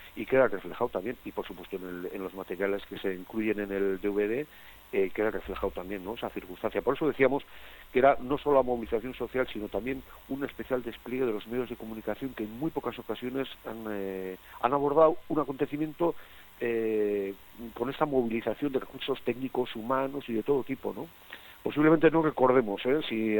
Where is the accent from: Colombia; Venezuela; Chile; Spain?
Spain; Basque Country; Pues de la misma manera que decimos somos el pueblo vasco y tenemos derecho a decidir